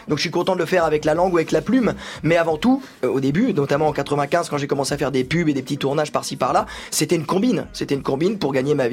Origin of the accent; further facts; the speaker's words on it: Pays de la Loire, France; moi je venais des pays de la Loire.